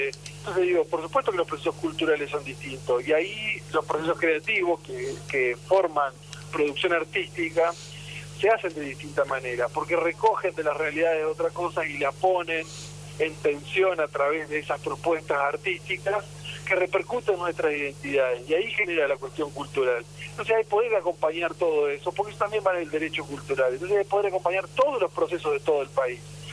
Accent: Entre Ríos, Argentina; Yo también vengo de una provincia, soy de Entre Ríos

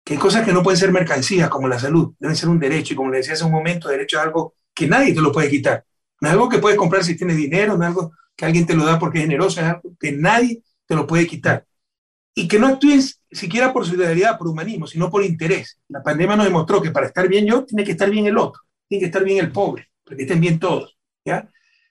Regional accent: Ecuador; en mi país dejan, con pena tengo que decir, mucho que desear las organizaciones sociales

